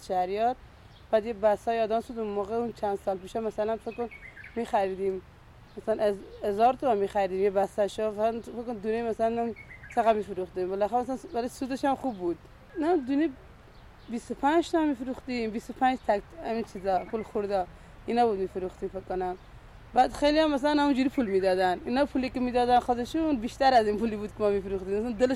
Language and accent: Persian; Afghanistan; now in Iran; من افغانستانی هستم، الان 32 سالمه.